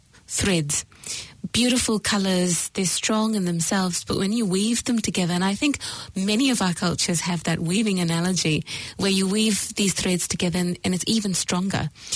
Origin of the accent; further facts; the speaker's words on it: Singapore; also born or lived in India; I was born in India. You know, I grew up in Singapore. My parents left India at a specific point in time.